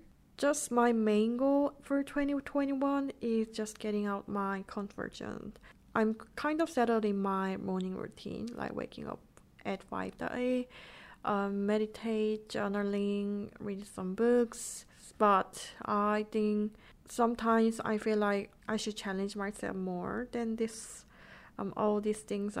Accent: South Korea; English is a second language; because growing up in Korea, I didn't have any chance to write something about my thoughts.

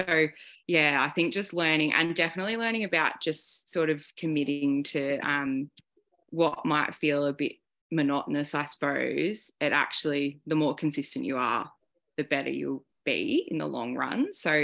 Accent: Corop, Victoria, Australia; also born or lived in Rochester; I'm from near Echuca, so a little, I'm from Rochester, but living in Corop at the moment, which is where I grew up.

